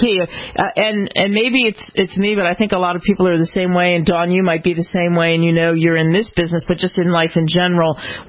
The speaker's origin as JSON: {"language": "English", "town": "Philadelphia", "region": "Pennsylvania", "country": "United States", "said": "I'm from Philly, so they have this Philly cheesesteak sandwich."}